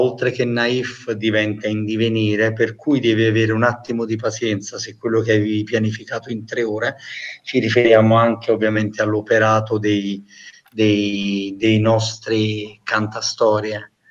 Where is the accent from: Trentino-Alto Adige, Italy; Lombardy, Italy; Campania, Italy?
Campania, Italy; Naples; Non avrò mai più il coraggio di dire da napoletano, assolutamente.